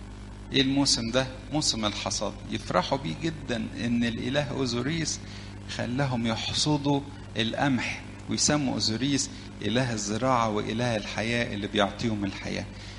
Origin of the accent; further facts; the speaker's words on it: Egypt; لان احنا اصلنا مصري